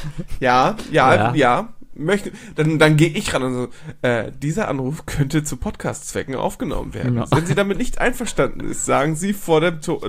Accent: Germany; Polnische Wurzeln. Ich bin Deutscher.

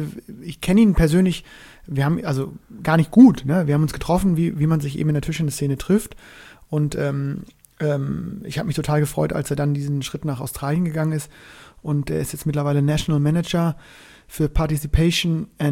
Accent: Northern Germany, Germany

